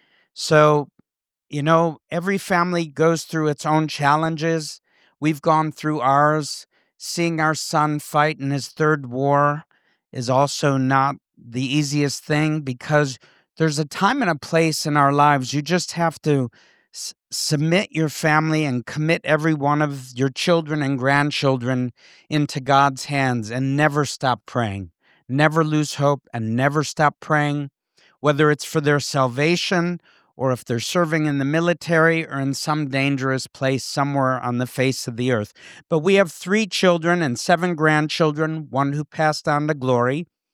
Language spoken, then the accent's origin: English; Detroit, Michigan, United States; I was not born in Israel. I was born in Motown. Detroit was my home city